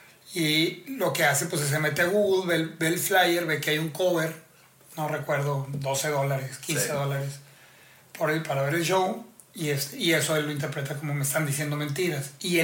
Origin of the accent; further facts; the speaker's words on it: Mexico; como mexicano el primer instinto es ay, qué estrictos, pinches gringos